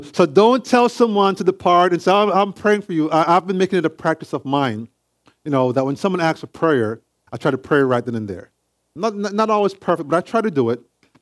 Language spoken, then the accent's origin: English; Jamaica; how we used to handle some conflict growing up in Jamaica.